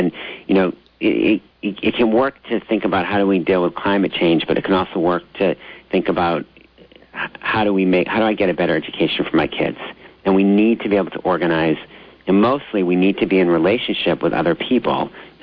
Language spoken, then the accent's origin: English; Arlington, Virginia, United States; a campaign that we led in my hometown, Arlington, Virginia